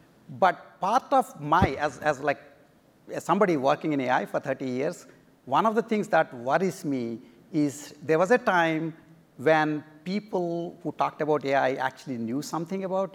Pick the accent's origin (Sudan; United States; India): India; I come from India where we see every little, you know, stone with a slight form as a particular god who is of human form.